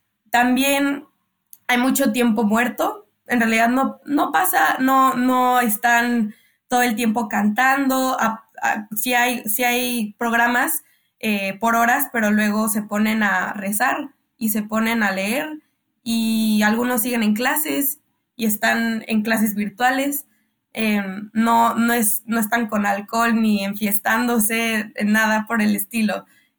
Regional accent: Mexico; Es muy diferente a una protesta que yo soy de México

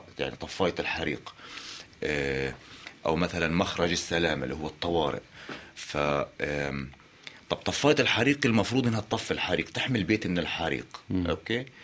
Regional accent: Palestine; هذا الوضع يعني أنا كفلسطيني يعني أو يعني أنا بحكي عن عن عن شريحة اللي هي مش بسيطة في فلسطين

